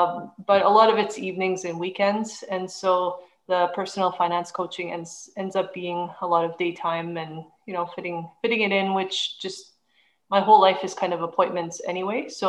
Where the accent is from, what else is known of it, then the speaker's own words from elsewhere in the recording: Canada; And as you mentioned, I'm from Canada.